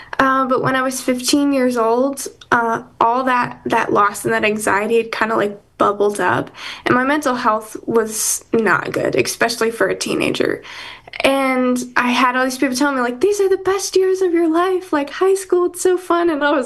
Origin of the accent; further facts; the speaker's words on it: Delaware, United States; now in Nashville, United States; I was born and raised in Delaware, so I am kind of an East Coast girly at heart, even though that's not something I love to say in Nashville.